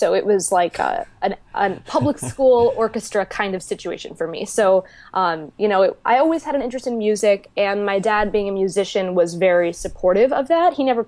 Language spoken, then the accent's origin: English; Nyack, New York, United States; I'm from the New York area originally, the suburbs, just outside of the city, a little town called Nyack. It's right on the Hudson River. So, great place to grow up, super cultural.